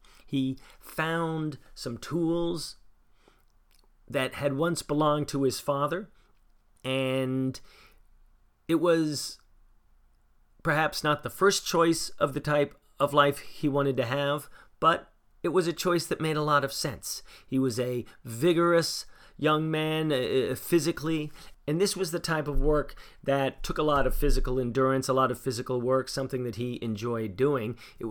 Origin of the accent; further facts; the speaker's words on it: Philadelphia, Pennsylvania, United States; This is a museum that just opened on April the 19th in my hometown of Philadelphia